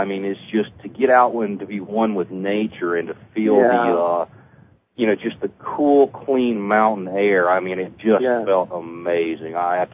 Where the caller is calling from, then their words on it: Alabama, United States; I'm in the very southern part of Alabama, right near the beach, right near Gulf Shores